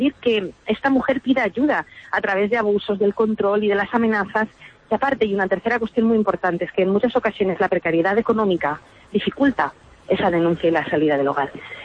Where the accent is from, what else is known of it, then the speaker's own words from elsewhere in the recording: Valencian Community, Spain; y la de como valencianos y valencianas